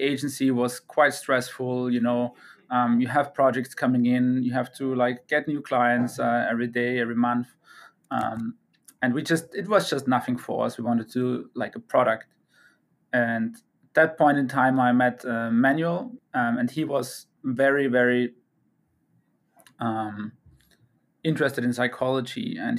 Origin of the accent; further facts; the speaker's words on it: Vienna, Austria; English is a second language; So I'm from Vienna originally. That's in Austria.